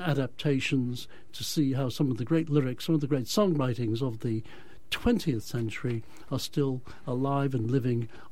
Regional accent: Liverpool, North West England, United Kingdom; ended up at my hometown, Liverpool. Liverpool in England

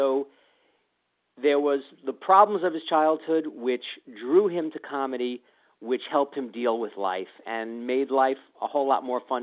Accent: New York, United States; I grew up in New York, and in my parents' basement, we had

